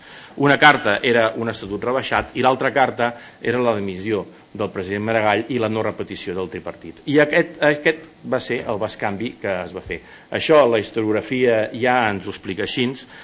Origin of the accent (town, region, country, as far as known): Catalonia, Spain